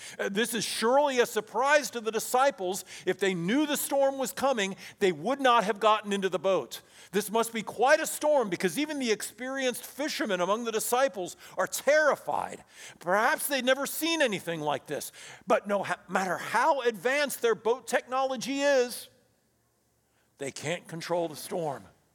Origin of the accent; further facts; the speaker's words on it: Midwest, United States; I grew up in the Midwest, and I learned that you go to the basement when the tornado warning sirens go off.